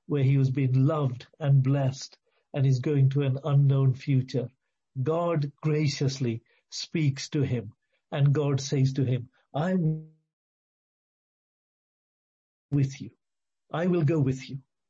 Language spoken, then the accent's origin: English; Clevedon, South West England, United Kingdom; I was born in Clevedon. All my family are in Clevedon. They're all Christians.